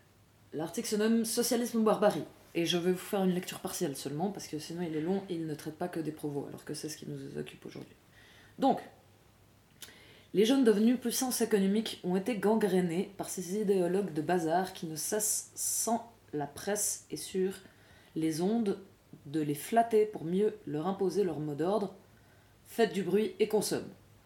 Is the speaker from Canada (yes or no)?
no; La Chaux-de-Fonds, Neuchâtel, Switzerland; born there; À La Chaux-de-Fonds, ma ville natale, voilà.